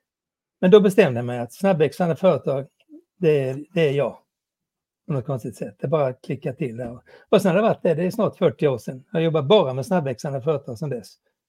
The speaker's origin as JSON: {"language": "Swedish", "region": "Småland", "country": "Sweden", "said": "Ja, jag kommer från Småland, om det är en tillgång eller en belastning kan man ju avgöra själv."}